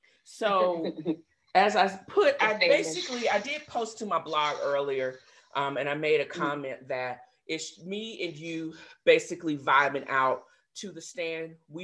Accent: Virginia, United States; also born or lived in North Carolina; they all know that I'm kind of a swashbuckler from Virginia. They knew I was in North Carolina for a minute.

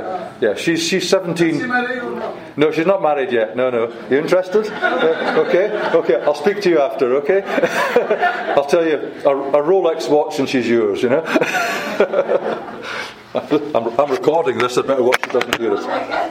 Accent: Scotland, United Kingdom; That's why I sound the way I do. And I hope you can understand what I'm saying, because my accent isn't like the accents that you might normally hear. Can you understand what I'm saying? Oh, yeah, that's good. That's good. We consider that we speak very clearly in Scotland

